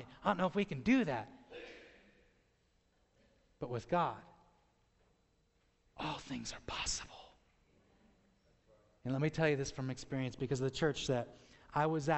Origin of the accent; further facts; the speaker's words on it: Colorado, United States; not only am I preaching in Florida, but because I'm from Colorado.